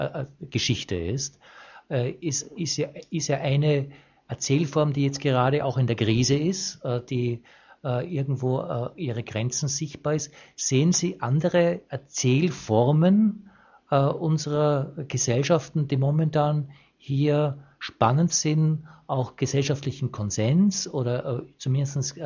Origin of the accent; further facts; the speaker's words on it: Austria; Weil ich das sehr spannend finde, auch weil ich als Österreicher hier auch ein persönliches Interesse dran habe.